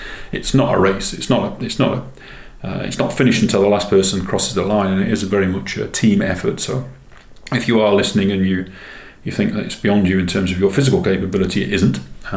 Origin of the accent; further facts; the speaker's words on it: England, United Kingdom; So I actually knocked on the door and I said, " … I'm an English guy, I'm here from Michelin selling tyres, but the good news is I didn't bring my dog with me."